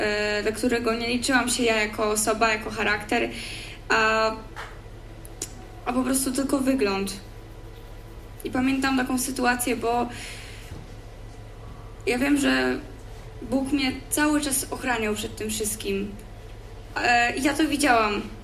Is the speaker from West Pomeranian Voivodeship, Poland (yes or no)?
yes; Szczecin, West Pomeranian Voivodeship, Poland; Jestem ze Szczecina i w tym roku idę do liceum.